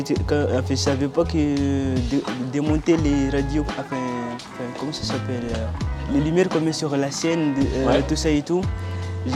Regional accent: Mayotte; now in France; On est arrivé de Mayotte, ça fait 2 ans

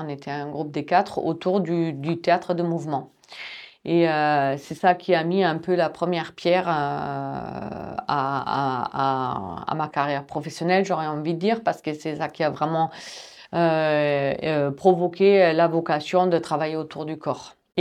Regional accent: Germany; J'ai grandi en Allemagne et j'aime toujours bien lire.

